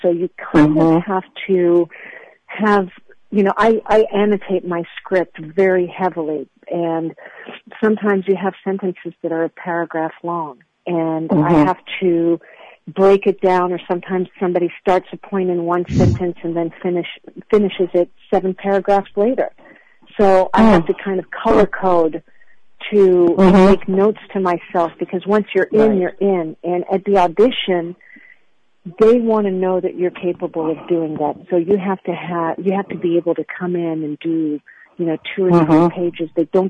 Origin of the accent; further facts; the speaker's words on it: France; I grew up in France, actually, so, you know, you may not tell from my fake American accent, but I actually grew up in France